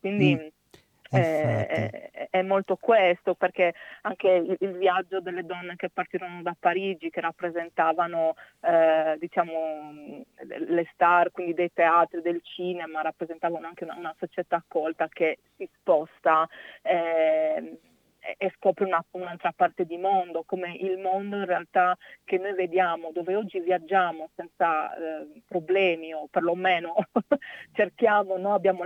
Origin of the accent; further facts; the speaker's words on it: Sardinia, Italy; io provengo da una famiglia che, come potrete sentire, sono sarda, quindi che aveva un'azienda, una ditta di autobus gran turismo.